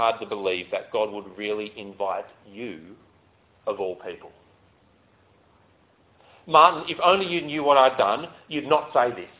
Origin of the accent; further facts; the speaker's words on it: Australia; we enjoy a very high level of literacy growing up in Australia or in the developed world.